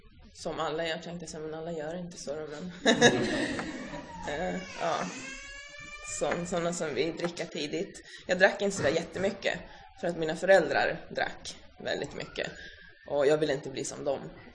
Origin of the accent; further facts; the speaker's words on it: Södertälje, Stockholm County, Sweden; also born or lived in Finland; Jag är född här i Sverige. Jag har bott i Finland 2 gånger. Och allt det här fram till jag var 8 år. Så vi har flyttat jättemycket fram och tillbaka. Vi flyttade till Södertälje när jag var 8 år. Och där har jag också bott.